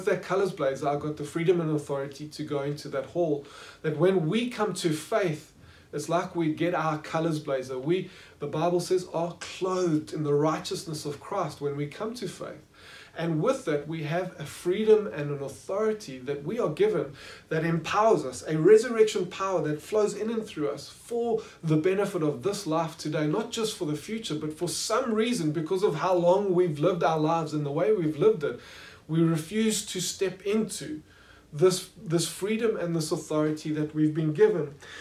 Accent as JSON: {"language": "English", "town": "Johannesburg", "region": "Gauteng", "country": "South Africa", "tie": "born or raised there", "said": "I grew up in Johannesburg, and I went to a boys' school, JP Boys, which is the oldest boys' school in the city."}